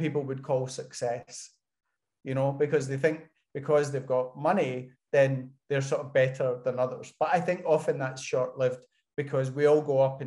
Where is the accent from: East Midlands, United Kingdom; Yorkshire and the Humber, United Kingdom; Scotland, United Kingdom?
Scotland, United Kingdom; moved away as an adult; now in France; I've chosen to be away from Scotland. This year's my 30th year away from Scotland. I left in 92. And, you know, I'm a Scotsman living in France, working in Switzerland for a global intergovernmental organization.